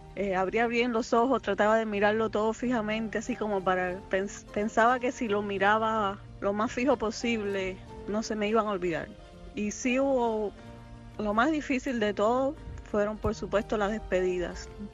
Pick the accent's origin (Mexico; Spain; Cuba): Cuba; moved away; ¿Cómo fue el día que salí de Cuba?